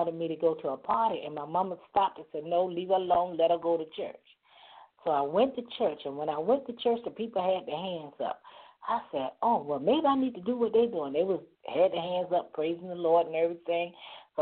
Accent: Virginia, United States; let me go back to Virginia, my hometown.

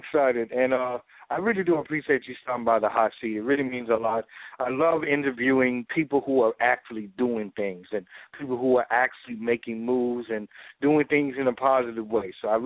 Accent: Chicago, Illinois, United States; And I'm not just saying because I'm a Chicagoan.

